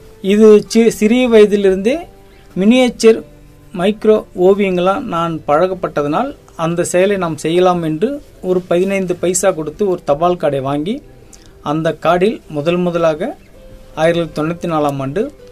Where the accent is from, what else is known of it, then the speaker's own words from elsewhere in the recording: Puducherry, India; நான் பாண்டிச்சேரியை சேர்ந்தவன். வயது 49 முடியும் காலகட்டத்தில் இருக்கிறேன்.